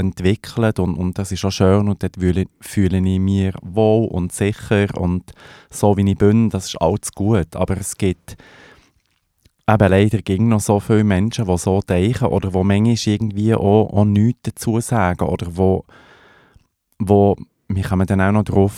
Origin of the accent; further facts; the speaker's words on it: Fribourg, Switzerland; Eben, ich bin im Sensebezirk im Oberland aufgewachsen